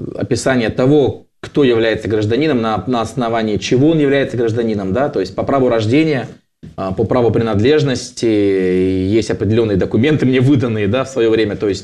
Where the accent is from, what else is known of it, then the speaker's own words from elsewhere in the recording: Dagestan, Russia; born there; Родился я в Советском Союзе, в ДАССР. Вот.